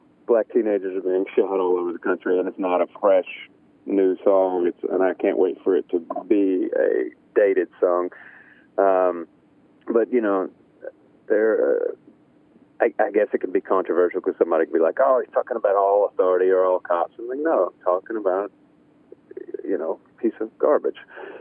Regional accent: Mississippi, United States; also born or lived in Memphis; You know, I was born in Memphis, raised in North Mississippi, so I've lived all over since then, but you can't really wash that off.

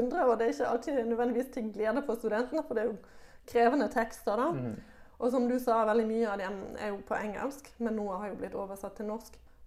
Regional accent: Germany; Norwegian is a second language; now in Norway; Som tysker, jeg kom her, jeg skjønte ingenting. Hvorfor krangler de om nynorsk?

